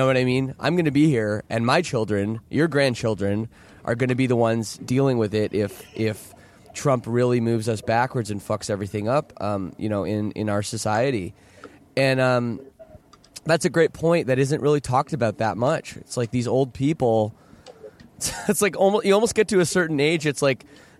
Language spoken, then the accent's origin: English; Canada; well, I'm Canadian, right?